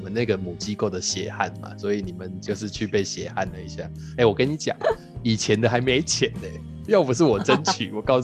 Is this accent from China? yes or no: no; Tainan, Taiwan; 就是因为我们都是台南人嘛，所以就会有点亲切感。